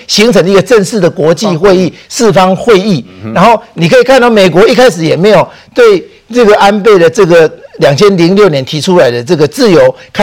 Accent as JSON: {"language": "Chinese", "country": "Taiwan", "said": "我们台湾人要知道，我们台湾人面临四个难题"}